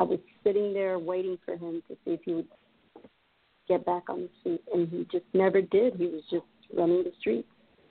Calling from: Miami, Florida, United States; Miami, Florida.

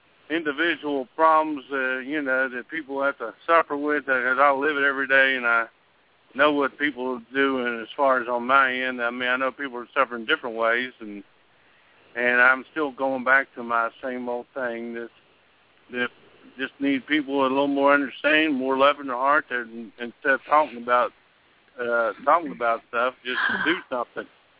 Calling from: West Virginia, United States; Oh, I'm the pest from West Virginia.

